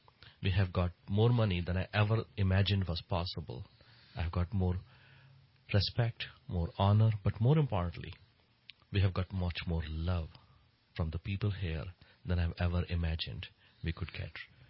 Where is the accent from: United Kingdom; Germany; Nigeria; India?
India; now in United States; I grew up in India, in a actually small town of India. And I grew up poor.